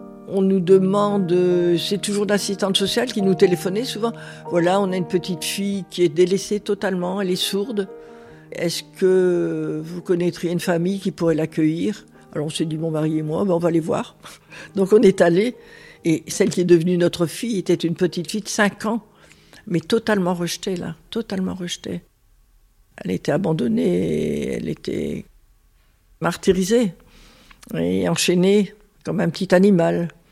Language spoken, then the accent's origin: French; Hauts-de-France, France; j'ai 84 ans bientôt, enfin fin d'année, j'aurai 84 ans. J'habite Roubaix depuis 81. Et avant, j'habitais Croix, qui est juste à côté de Roubaix. Voilà, mais je suis vraiment du Nord.